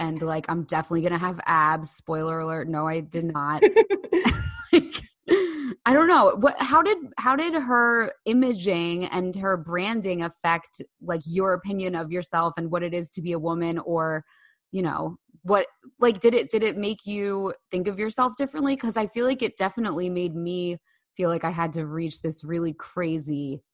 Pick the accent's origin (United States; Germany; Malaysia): United States; Bay Head, New Jersey; I grew up in Bayhead. Do you know where, you know, like where Bayhead yeah. is? It's OTB, Monmouth County.